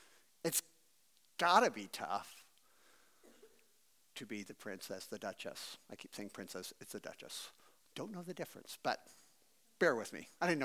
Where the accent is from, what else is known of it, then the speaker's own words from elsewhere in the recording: United States; I don't know how the English thing works. I know I'm American.